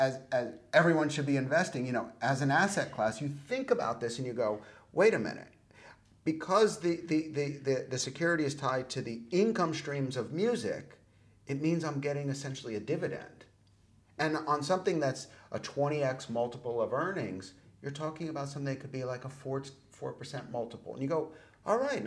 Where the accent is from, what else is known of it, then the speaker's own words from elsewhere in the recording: New York, United States; now in London, United Kingdom; because I live in London now. I'm from New York, but I live in London.